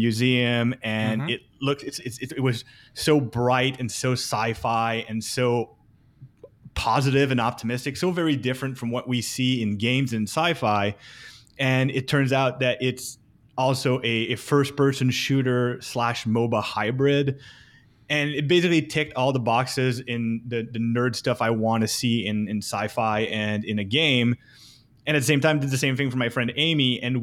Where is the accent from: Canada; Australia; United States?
Canada; And as Canadian, I'm legally obliged to be a hockey fan